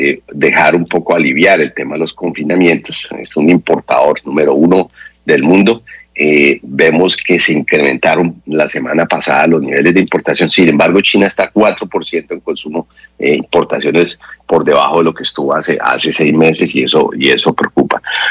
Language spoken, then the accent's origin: Spanish; Colombia; entonces como colombianos, y ya salto aquí a decir, aquí estamos procesando cuánto va a costar todo eso